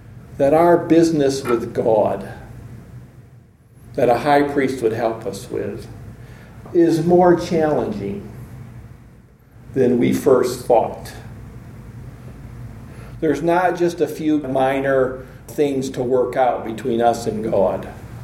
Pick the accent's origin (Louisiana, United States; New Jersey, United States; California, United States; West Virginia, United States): California, United States; We're from Southern California. What are we supposed to do?